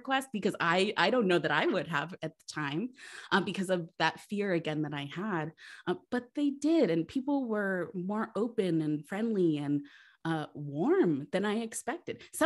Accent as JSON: {"language": "English", "region": "New Jersey", "country": "United States", "said": "So I definitely experienced some culture shock when I moved from the Jersey Shore to Boulder, Colorado."}